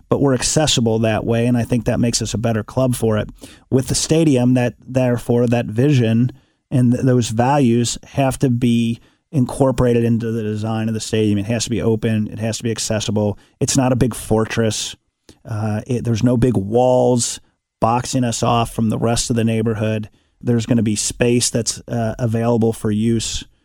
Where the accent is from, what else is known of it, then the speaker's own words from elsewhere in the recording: Westwood, United States; because we want those kids to have a better experience growing up in their neighborhood like I had growing up in Westwood.